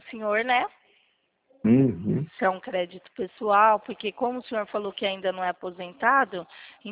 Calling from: Campinas, São Paulo, Brazil; Aqui é Campinas, interior de São Paulo.

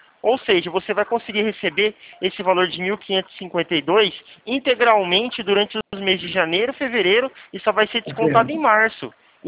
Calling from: Presidente Prudente, São Paulo, Brazil; eu falo de Presidente Prudente, São Paulo.

